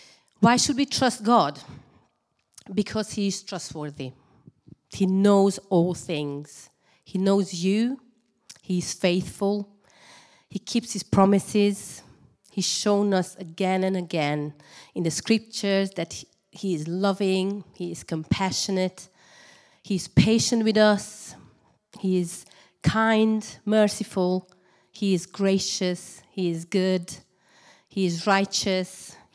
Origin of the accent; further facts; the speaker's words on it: Romania; English is a second language; moved away as an adult; now in United Kingdom; I am originally from Romania, as you know, and I'm in England for like 14 years